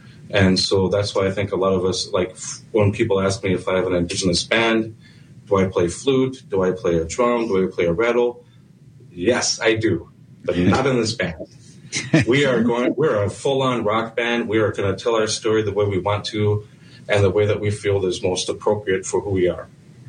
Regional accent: Standing Rock, United States; And I'm from Standing Rock because my people were exiled from our own traditional homelands here in Minnesota Makoche.

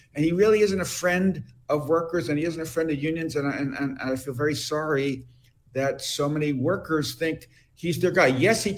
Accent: New York, United States; So, you know, Trump, I'm a New Yorker, Rick.

